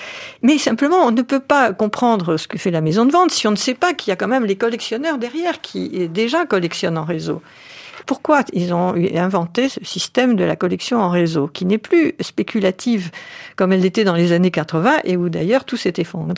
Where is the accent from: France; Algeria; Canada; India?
France; et ça commence à être vrai chez nous en France et dans des pays occidentaux